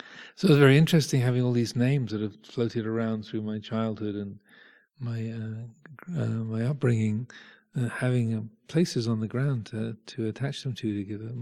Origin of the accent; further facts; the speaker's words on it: England, United Kingdom; growing up in England and being raised in the Church of England Christianity milieu, in that fold